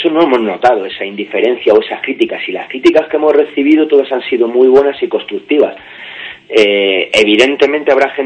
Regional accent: Leganés, Community of Madrid, Spain; Yo, por ejemplo, soy de Leganés, de un pueblo obrero de aquí de Madrid

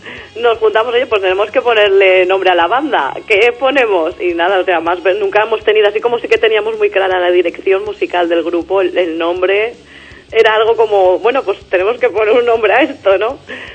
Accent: Valencia, Valencian Community, Spain; Somos de Valencia, que hace mucho calor y se está muy bien el clima

